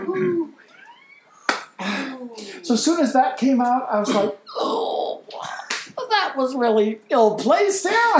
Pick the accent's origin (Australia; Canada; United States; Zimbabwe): Canada; oh, well, this is one thing about being Canadian.